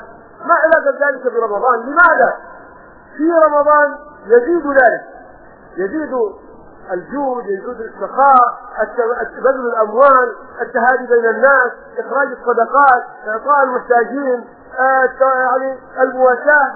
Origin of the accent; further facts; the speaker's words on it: Hadhramaut, Yemen; عندنا في حضرموت